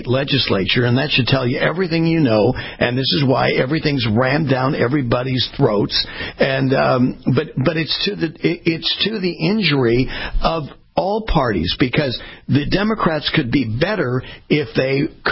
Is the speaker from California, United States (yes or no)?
yes; California, United States; I was born and raised in California.